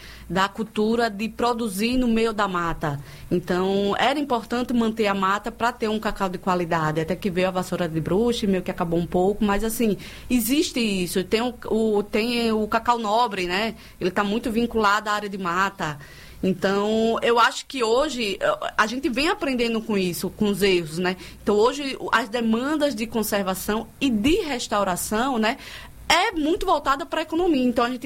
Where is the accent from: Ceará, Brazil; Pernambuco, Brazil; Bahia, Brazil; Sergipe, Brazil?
Sergipe, Brazil; Eu que vim de Sergipe, a gente brinca, a gente atravessa Sergipe em questão de horas, né?